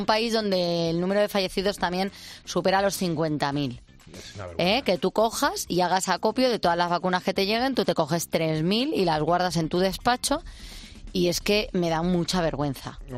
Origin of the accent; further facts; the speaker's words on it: Spain; nosotros como españoles